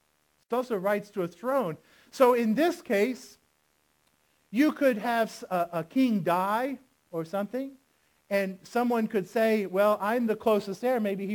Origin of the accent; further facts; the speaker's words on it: Florida, United States; I'm from Florida.